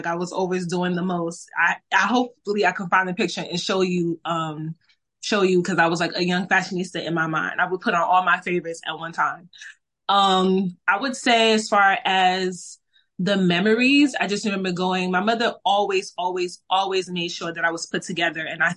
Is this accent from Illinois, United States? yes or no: no; Newark, New Jersey, United States; Young … in Newark was that was a great time. My grandmother came to like came from Liberia when I was 6 weeks old to help take care of me.